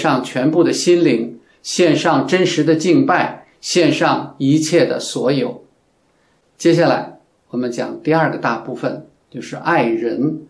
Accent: China; 我们中国人啊，早知道要孝敬父母，这是我们的祖训嘛。

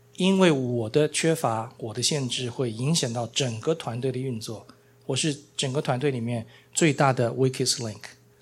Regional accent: Taiwan; 像我们从小就从小在台湾我们就要读这个先总统蒋公的传记

